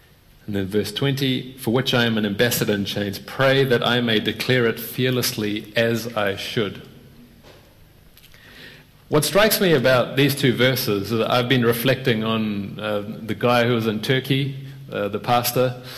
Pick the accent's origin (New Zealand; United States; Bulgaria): New Zealand; I'm from New Zealand.